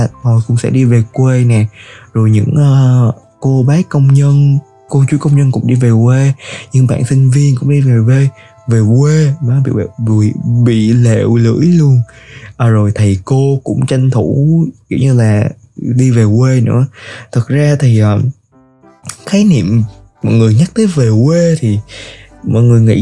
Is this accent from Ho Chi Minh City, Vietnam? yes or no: yes; Ho Chi Minh City, Vietnam; mình lớn lên và được sinh ra ở thành phố Hồ Chí Minh